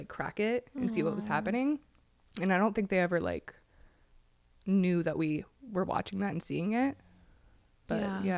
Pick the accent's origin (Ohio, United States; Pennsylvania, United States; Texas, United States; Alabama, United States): Pennsylvania, United States; Yes, I grew up in Pennsylvania. And I grew up in a little trailer with my family there.